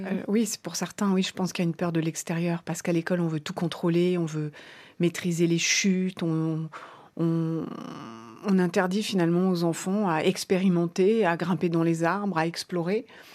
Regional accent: Auvergne-Rhône-Alpes, France; Personnellement, j'ai grandi dans le Vercors, en forêt, avec le ski nordique et les balades avec nos écoles

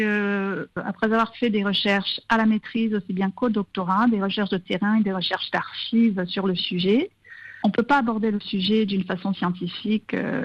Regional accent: Yaoundé, Centre, Cameroon; malgré mon enfance passée à Yaoundé

